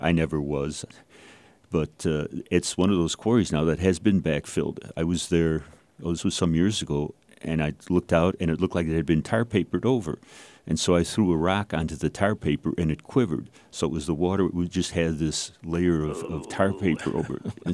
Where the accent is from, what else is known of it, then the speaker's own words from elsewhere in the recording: Joliet, Illinois, United States; I grew up in Joliet.